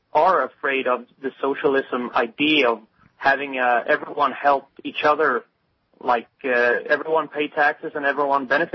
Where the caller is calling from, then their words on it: Sweden; I'm calling from Sweden in Europe.